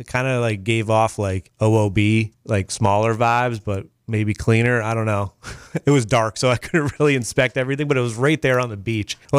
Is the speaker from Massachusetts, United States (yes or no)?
yes; Massachusetts, United States; maybe it's a Massachusetts thing because we're just classier from Massachusetts.